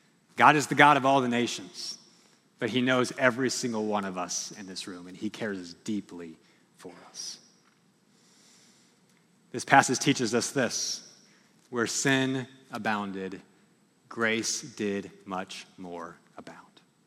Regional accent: United States; And I know myself, I can easily, as an American, get caught up when I hear certain countries

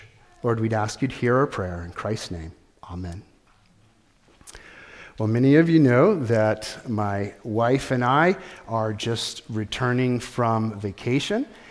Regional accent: United States; All of a sudden, I really feel like I'm an American. I belong to America. I'm an American citizen.

